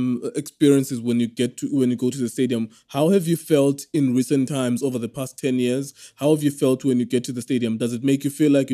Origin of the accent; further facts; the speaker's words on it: Cape Town, Western Cape, South Africa; growing up in Cape Town